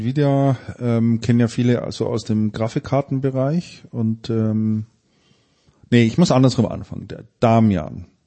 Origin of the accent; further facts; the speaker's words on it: Bavaria, Germany; born there; also born or lived in Lechfeld; Gebürtig bin ich Mittelfranke.